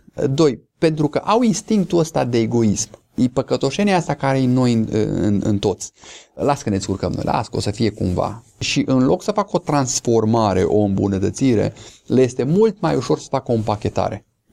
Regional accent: Romania; mă întorc la esența noastră, ca român și ca și creștini, esența noastră este credința.

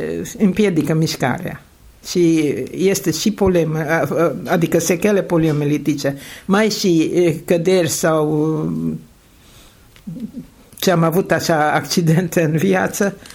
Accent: Arad, Arad County, Romania; la capătul străzii a fost Mureșul, fiindcă sunt din Arad.

